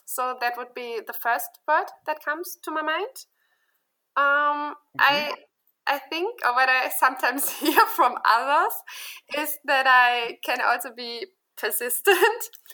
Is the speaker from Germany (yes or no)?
yes; Germany; At the moment, I'm living in Munich, Germany, and I'm also from Germany.